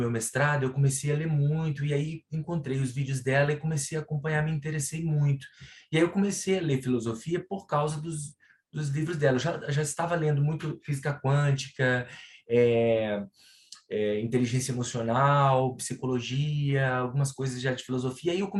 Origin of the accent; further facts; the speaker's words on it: Rio de Janeiro, Brazil; sou do Rio de Janeiro